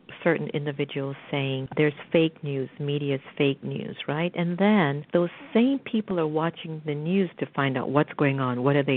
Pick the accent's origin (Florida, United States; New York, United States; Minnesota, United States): Florida, United States; Miami; while growing up in Miami, I remembered watching Michelle on the news regularly. And I was a teenager in those days.